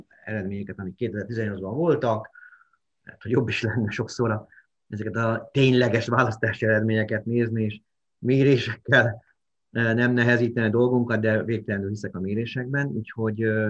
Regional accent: Pápa, Veszprém County, Hungary; born there; now in Százhalombatta, Hungary; pápai születésű vagyok, Százhalombattai lakos, Budapesten dolgozom

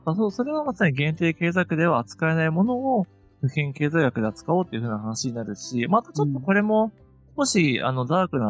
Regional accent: Tohoku, Japan; born there; 同じ関西に住んでる僕から、まあ僕は東北の人間だけど生まれはね。

